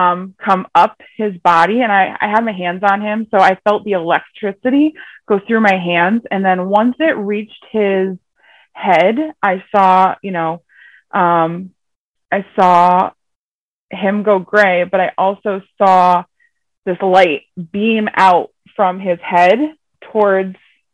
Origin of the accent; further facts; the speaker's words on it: Connecticut, United States; I'm from Connecticut, here in the USA. It is 11 o'clock here.